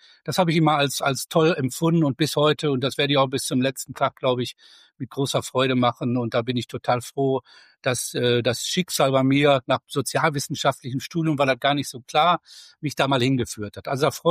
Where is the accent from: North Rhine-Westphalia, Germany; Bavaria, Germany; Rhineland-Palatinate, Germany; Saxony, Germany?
North Rhine-Westphalia, Germany; Gelsenkirchen; born there; ich lebe und bin auch geboren in Gelsenkirchen, arbeite in Duisburg